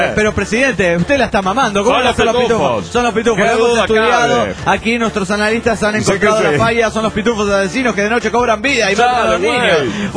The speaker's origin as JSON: {"language": "Spanish", "country": "Venezuela", "said": "a mediados de los 80, los pitufos eran una sensación en mi país, Venezuela. Yo contaba con 10 años aproximadamente"}